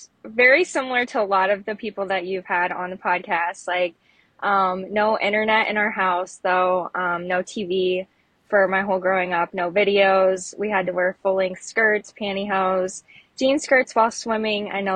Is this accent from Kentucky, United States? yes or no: no; Illinois, United States; But I'm from Illinois. I'm from the Quad Cities, Illinois.